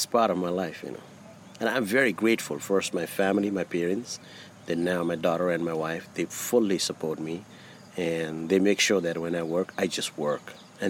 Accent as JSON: {"language": "English", "town": "Kathmandu", "region": "Bagmati", "country": "Nepal", "said": "I'm from Nepal. I'm from Kathmandu. But it's the same religion. And we grew up watching, you know, Bollywood movies and music. So we speak the language, we read the language, it's the same script."}